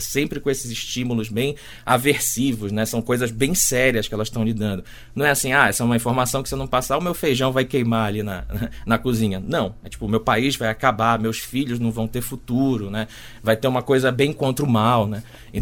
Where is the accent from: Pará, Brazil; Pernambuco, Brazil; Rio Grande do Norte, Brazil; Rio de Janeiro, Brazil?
Pará, Brazil; porque eu sou paraense, vim lá do Pará, né?